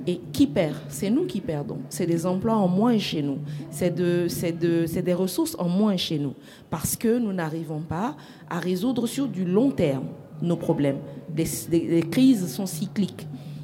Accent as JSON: {"language": "French", "country": "Mali", "said": "en tant qu'individu, en tant que Malien, nous acceptons cette responsabilité qui est la nôtre"}